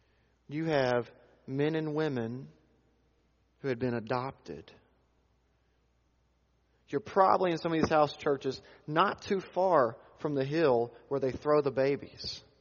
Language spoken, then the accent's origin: English; Alabama, United States; Look, I'm from Alabama. I graduated from Auburn.